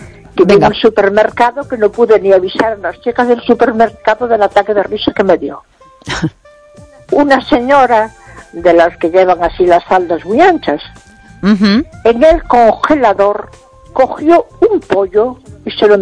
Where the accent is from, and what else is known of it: Vigo, Galicia, Spain